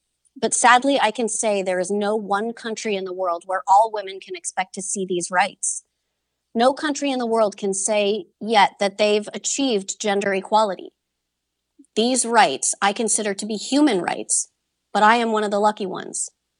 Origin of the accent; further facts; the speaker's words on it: United Kingdom; I am from Britain